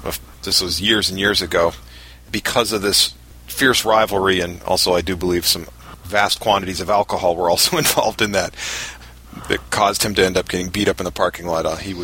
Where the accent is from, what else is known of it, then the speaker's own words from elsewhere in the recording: Pittsburgh, Pennsylvania, United States; I mean, the closest we come to, we're from Pittsburgh.